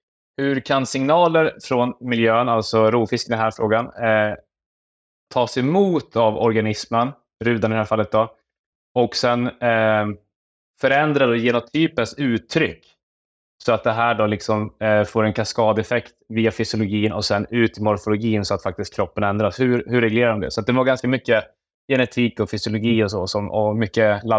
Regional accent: Jämtland County, Sweden; Född och uppvuxen i Jämtland, och där uppe i norr är det lite som så att man får välja ut intresse utifrån tre kategorier: bilar, jakt eller fiske.

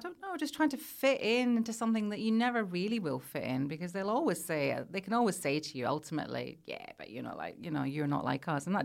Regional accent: Scotland, United Kingdom; I'm from Scotland

